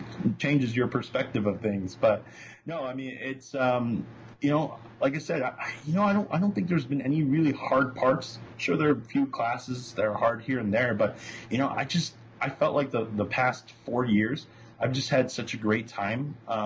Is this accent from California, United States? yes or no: yes; San Jose, California, United States; Well, I'm from the Bay Area, originally, San Jose, California specifically. Mm-hmm. Born and raised there, went over to UC San Diego for my undergraduates.